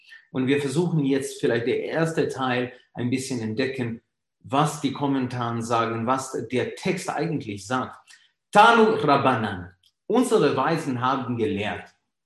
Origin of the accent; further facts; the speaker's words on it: Budapest, Hungary; German is a second language; now in Germany; Noch dazu, ich bin ein gebürtiger Ungarer. Ich komme ursprünglich aus Budapest. Seit 18 Jahren wohne ich in Deutschland.